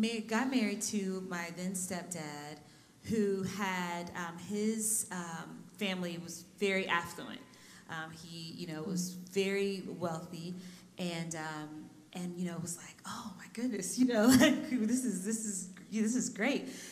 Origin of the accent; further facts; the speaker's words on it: Richmond, Virginia, United States; so my sisters and I, we grew up in Richmond, Virginia